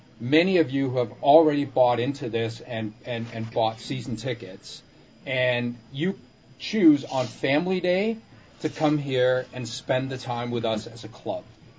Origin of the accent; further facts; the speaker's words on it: Copenhagen, Capital Region of Denmark, Denmark; Because I grew up in Copenhagen, Denmark, and over there, soccer is really all about community and supporting your local team.